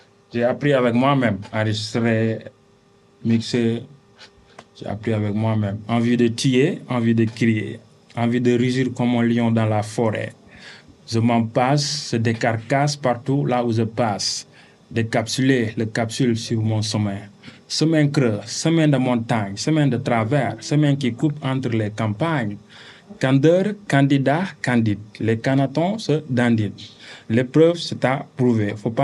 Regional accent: Mali; first language Bambara; Aounitché, vous dites merci, c'est en Bambara, c'est ma langue maternelle.

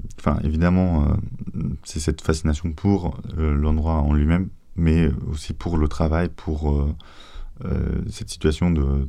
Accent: Germany; Moi, j'ai grandi un peu en Allemagne.

